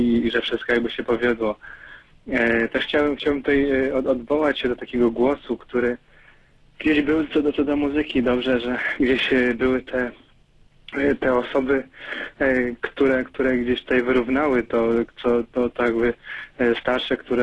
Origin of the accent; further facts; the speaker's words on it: Warsaw, Masovian Voivodeship, Poland; z Warszawy.